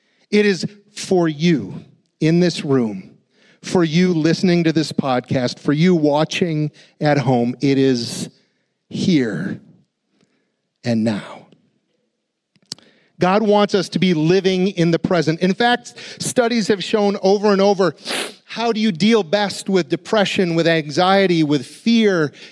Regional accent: Appleton, Wisconsin, United States; born there; I was born in Appleton, but for whatever reason

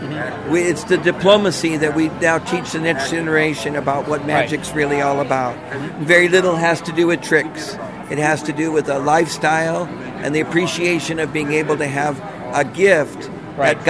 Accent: Chicago, Illinois, United States; Sometimes friends, I come from Chicago

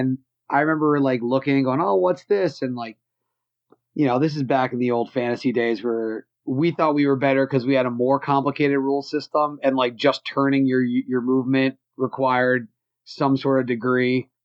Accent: Mid-Atlantic, United States; I'm from the Mid-Atlantic. I live in the Wilkes-Barre region of Pennsylvania, which is right around where the office was, you know, based.

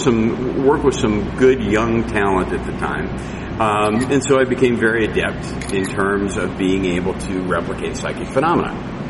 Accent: Cedar Rapids, Iowa, United States; Kenton and I grew up in Cedar Rapids together.

